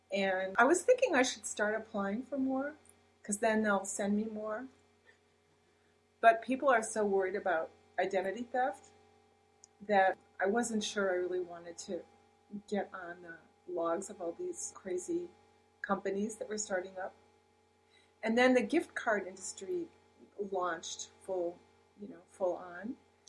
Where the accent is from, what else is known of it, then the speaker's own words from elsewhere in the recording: Buffalo, New York, United States; Buffalo, upstate.